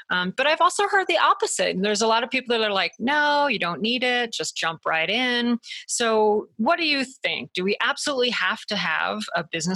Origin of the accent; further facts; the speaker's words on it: Salida, Colorado, United States; He's also a local licensed real estate broker here in my hometown of Salida, Colorado.